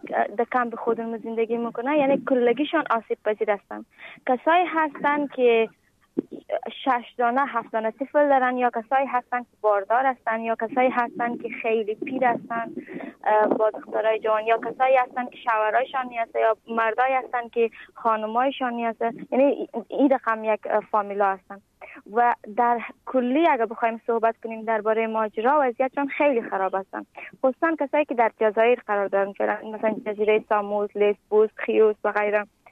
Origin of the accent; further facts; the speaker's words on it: Afghanistan; now in Greece; از افغانستان آمدیم و در کمپ روسنا زندگی میکنیم. یک ساعت از آتین فاصله داره، نزدیک کمپ تیواست.